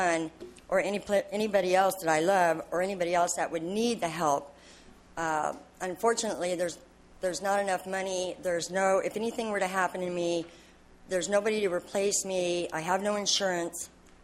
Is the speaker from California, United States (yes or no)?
yes; Atascadero, California, United States; I'm from Atascadero.